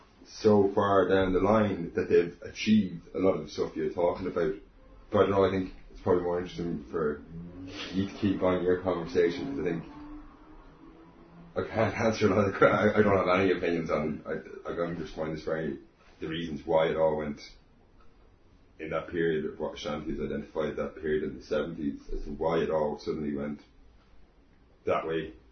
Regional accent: Ireland; when I grew up in Ireland, I was born in 1981

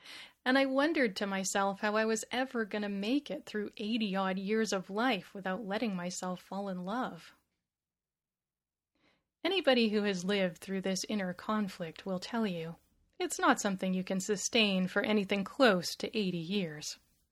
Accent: Canada; I am Canadian, after all.

